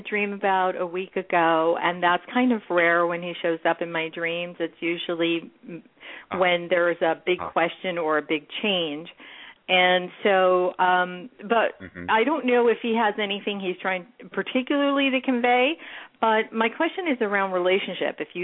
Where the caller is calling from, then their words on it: California, United States; I'm calling from California.